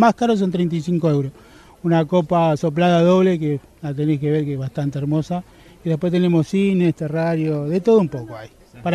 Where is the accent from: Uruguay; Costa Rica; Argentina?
Argentina; moved away as an adult; now in Spain; cuando yo tenía 20 años, ya tengo 46, hace 26 años que me dedico a esto, soy argentino, hace 14 que estoy aquí en España